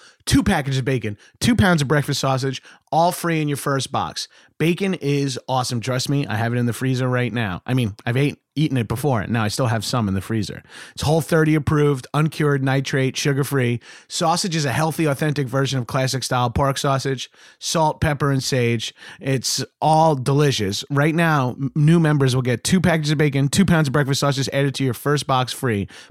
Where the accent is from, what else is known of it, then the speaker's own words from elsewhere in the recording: New York, United States; when I hear the Yukon growing up in New York